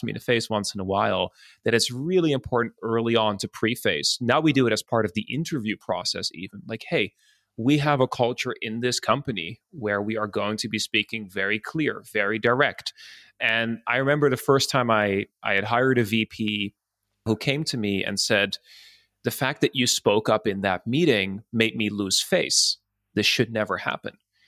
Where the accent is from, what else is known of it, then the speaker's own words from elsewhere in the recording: Netherlands; I'm from the Netherlands originally, and we have a culture where being direct is similar to the Israelis and to many, and we're quite known for it.